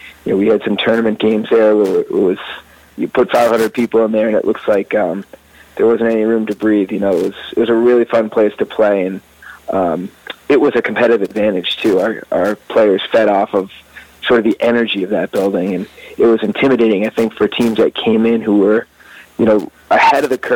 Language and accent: English; North Andover, Massachusetts, United States; I grew up in North Andover, so it was sort of an easy transition